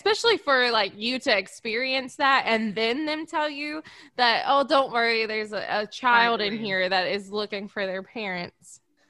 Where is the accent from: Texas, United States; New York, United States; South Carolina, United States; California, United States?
South Carolina, United States; Most likely I will butcher many a name throughout this story because I'm from South Carolina